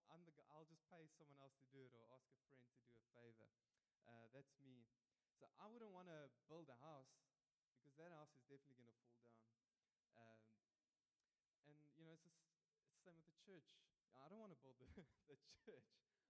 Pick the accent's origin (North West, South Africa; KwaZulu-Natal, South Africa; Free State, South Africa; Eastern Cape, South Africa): Free State, South Africa; Bloemfontein; now in Paarl, South Africa; All the years that I've been married, I've lived in Paarl. So Paarl is a good place. And I'm originally from Bloemfontein, although my Afrikaans is nie so suiwer nie.